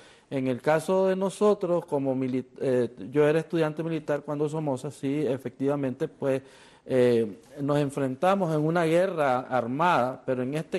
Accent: Nicaragua; no nos sentíamos nicaragüenses, porque además de ser perseguidos, no podíamos ejercer ningún derecho como nicaragüense

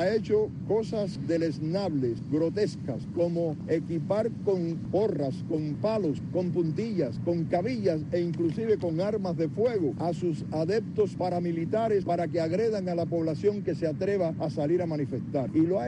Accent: Cuba; Nosotros proclamamos que somos cubanos y como tales, vivamos dentro de Cuba o vivamos fuera

